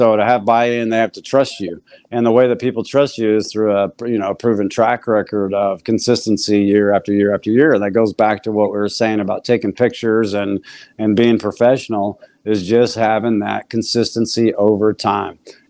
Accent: Denver, Colorado, United States; born there; I was born in Denver, Colorado.

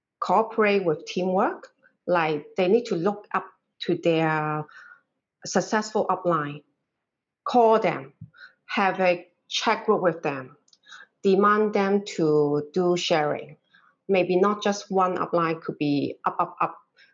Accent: Hong Kong; first language Cantonese; English is a second language; I was kind of stuck just staying in Hong Kong, and during this period, we can't do anything. And my native language is Cantonese

